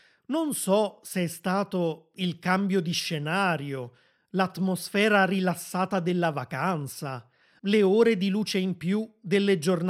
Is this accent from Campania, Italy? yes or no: yes; Naples, Campania, Italy; moved away; also born or lived in Rome; sono nato e cresciuto a Napoli, ma nel 2003 mi sono trasferito a Roma, dove sono rimasto per molti anni.